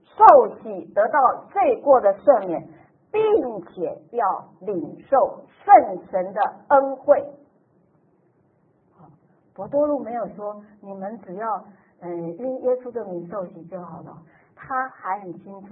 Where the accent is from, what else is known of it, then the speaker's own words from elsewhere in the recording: Taiwan; 所以我们台湾人都经过了这个风的袭击哈